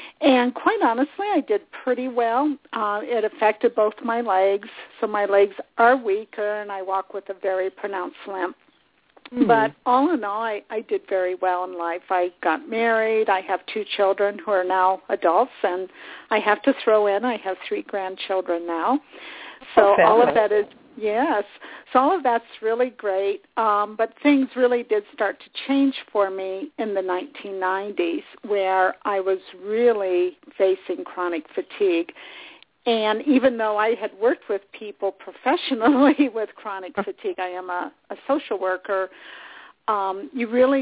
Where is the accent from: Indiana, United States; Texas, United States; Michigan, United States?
Indiana, United States; now in Asheville, United States; I relate because I'm originally from Indiana, so I kind of consider all of that Midwestern, and now I live in Asheville, North Carolina